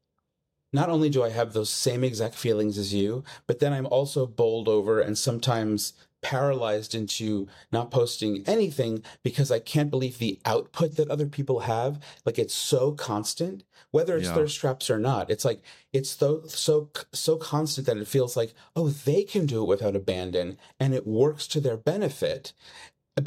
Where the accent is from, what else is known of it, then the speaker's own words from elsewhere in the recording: Long Island, New York, United States; My dad's from Brooklyn. My mom's from Queens. Like, we grew up in Long Island, pretty middle class.